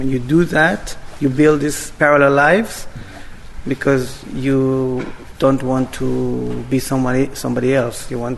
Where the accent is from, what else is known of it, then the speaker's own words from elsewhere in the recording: Israel; now in Germany; I mean, I'm from Israel, right. Born and raised. I live in Germany